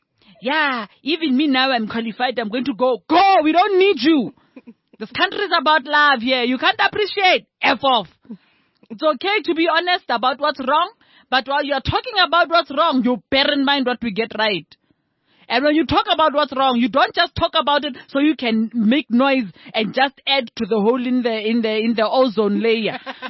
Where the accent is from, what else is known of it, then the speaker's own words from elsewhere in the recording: South Africa; it speaks to our psyche. It speaks to our national pride. You know, it speaks to how we see ourselves as South African.